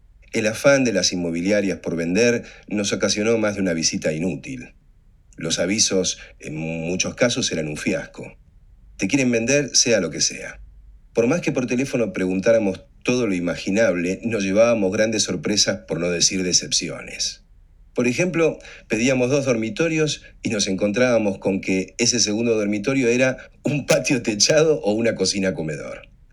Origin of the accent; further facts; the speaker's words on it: Argentina; vengo de Argentina.